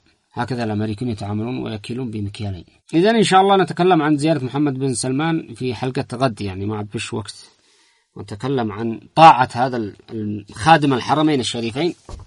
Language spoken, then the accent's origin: Arabic; Yemen